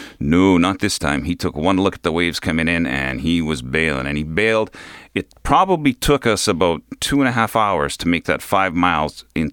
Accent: Gimli, Manitoba, Canada; Like, I grew up in Gimli. Fishermen were around me.

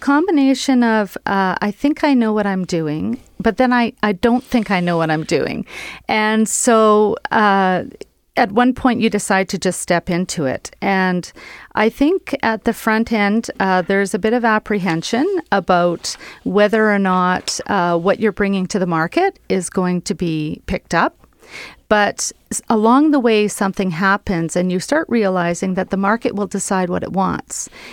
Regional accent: Winnipeg, Manitoba, Canada; So born and raised in Winnipeg

